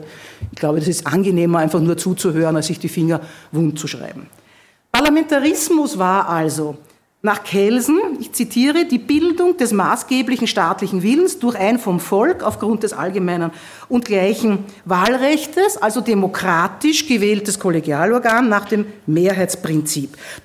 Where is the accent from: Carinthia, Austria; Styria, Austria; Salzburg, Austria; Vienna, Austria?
Vienna, Austria; Ich freue mich, dass ich hier als Wiener Rechtshistorikerin zu Ihnen, Historikerinnen, Zeithistorikern in Innsbruck, sprechen darf.